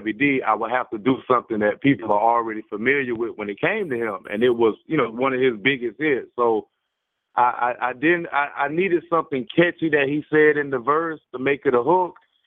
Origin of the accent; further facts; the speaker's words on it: Pensacola, Florida, United States; I mean, from here, it was basically two of my cousins was in a group called … which was